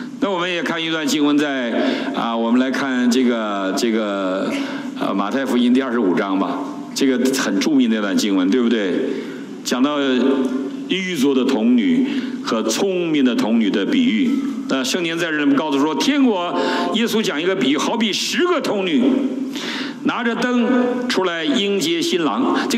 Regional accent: Heilongjiang, China; 你回到中国，回到我的老家黑龙江省万桂县，可能已经面目全非

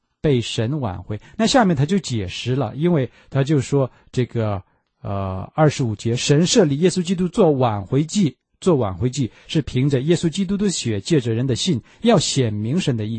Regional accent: China; 我们中国人

